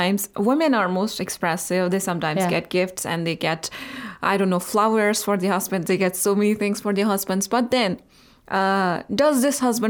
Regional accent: India; English is a second language; I come from India and I know that people are so much hungry for this respect

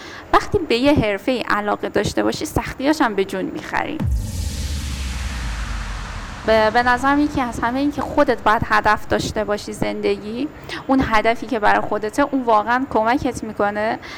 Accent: Mashhad, Razavi Khorasan, Iran; born there; من کلا متولد مشهدم، همه خواهر برادرای من متولد مشهدن. من پدر مادرم وقتی که سن نوجوانی بودن از افغانستان مهاجرت کردن اومدن ایران، حتی تو ایران ازدواج کردن و بعد ما همه متولد مشهد.

